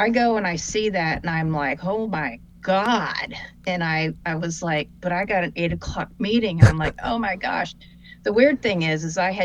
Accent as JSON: {"language": "English", "region": "Florida", "country": "United States", "tie": "born or raised there", "moved": "as an adult", "said": "Oh, no. I grew up in Florida, and I moved up here when I was 20 years old."}